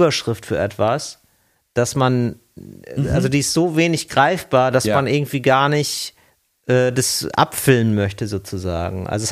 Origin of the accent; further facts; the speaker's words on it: Wattenscheid, North Rhine-Westphalia, Germany; Bei uns in Wattenscheid machen wir das immer nicht so.